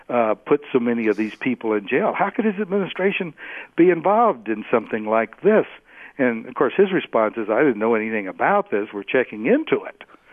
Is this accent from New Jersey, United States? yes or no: yes; New Jersey, United States; people found out I was from New Jersey, they would say, oh, I love your governor.